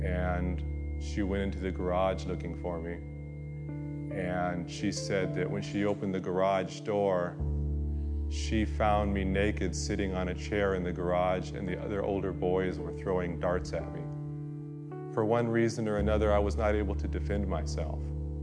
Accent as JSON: {"language": "English", "town": "Corpus Christi", "region": "Texas", "country": "United States", "tie": "born there", "said": "I was born in Corpus Christi, Texas in 1961. My dad was in the military."}